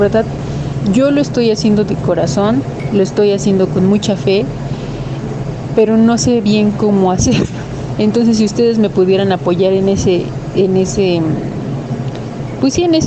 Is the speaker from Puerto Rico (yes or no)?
no; Amecameca, State of Mexico, Mexico; de Amecameca, Estado de México.